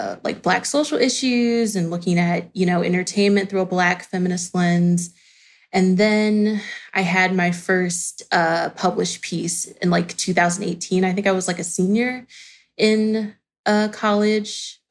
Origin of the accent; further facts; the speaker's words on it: Baltimore, Maryland, United States; So I was born and raised in Baltimore. I still live in Baltimore, and I'm hoping to make the move to New York this summer.